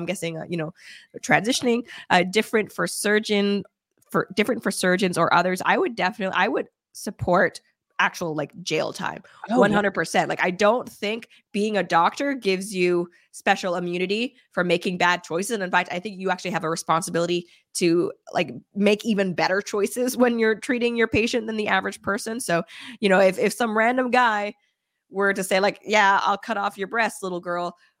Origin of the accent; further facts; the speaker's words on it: Quebec, Canada; I come from Canada, not just like Canada. Oh, I'm from Alberta. I'm from Quebec.